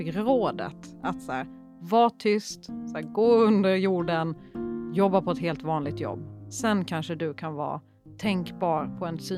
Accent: Småland, Sweden; accent: Småland dialect; Men det sjuka var att han hörde min småländska.

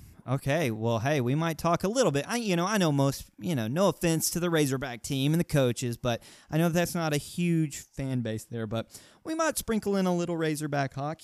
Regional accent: Arkansas, United States; now in Middle Tennessee, United States; And I'm telling you, I know growing up in Arkansas, literally I thought hockey was the weirdest sport out there.

